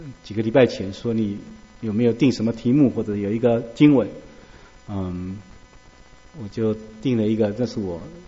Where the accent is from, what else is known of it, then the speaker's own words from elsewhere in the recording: China; 所以我们中国人也认为天是很大的